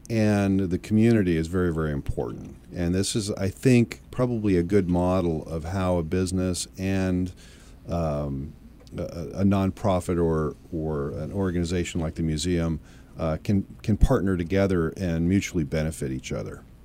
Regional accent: Eugene, Oregon, United States; And as I shared with you, I grew up in Eugene, Oregon.

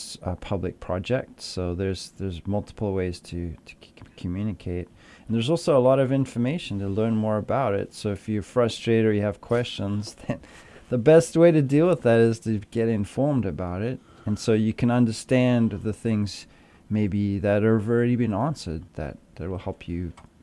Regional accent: Johannesburg, Gauteng, South Africa; I grew up in Johannesburg, and if you think traffic's crazy here, yeah, you have no idea.

